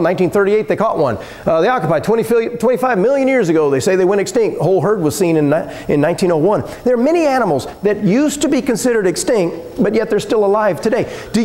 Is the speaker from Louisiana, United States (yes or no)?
no; Texas, United States; But anyway, actually, we're from Texas.